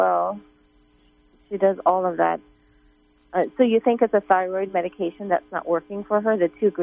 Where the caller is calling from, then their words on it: California, United States; I'm from Southern California. I have a question for Dr. Pete.